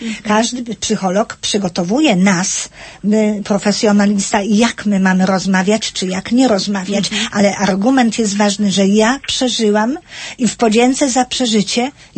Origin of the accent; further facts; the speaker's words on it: Toruń, Kuyavian-Pomeranian Voivodeship, Poland; born there; Ja wywodzę się też z Kaszub, wprawdzie urodzona w Toruniu, ale rodzice. I często tam też bywam.